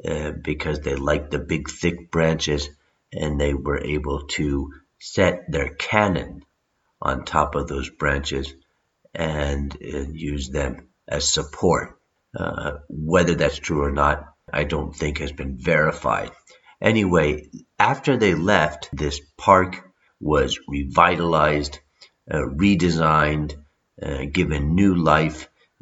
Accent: Connecticut, United States; now in Mexico; Now, I was impressed by that because that was nearly 10 years before my hometown back in Connecticut was founded.

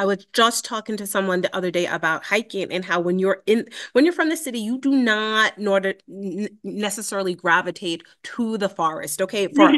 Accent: New York City, New York, United States; I grew up in the Bronx, and I always had like so the city was integral to sort of my upbringing

